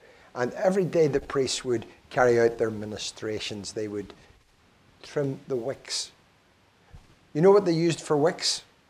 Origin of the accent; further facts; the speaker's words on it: Ireland; You know, being an Irish man, I'm fond of Irish linen.